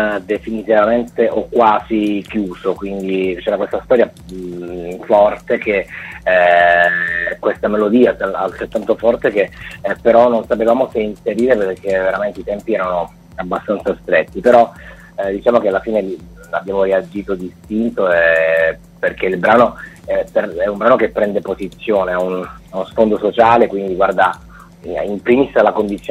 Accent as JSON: {"language": "Italian", "region": "Calabria", "country": "Italy", "said": "mi sto godendo un po' il sole di questa meravigliosa regione che è la mia terra, quindi la Calabria"}